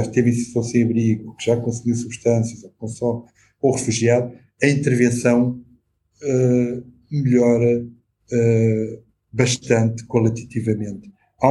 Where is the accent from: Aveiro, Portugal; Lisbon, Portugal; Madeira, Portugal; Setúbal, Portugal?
Lisbon, Portugal; Odivelas; eu cresci numa cidade perto de Lisboa, eu cresci em Odivelas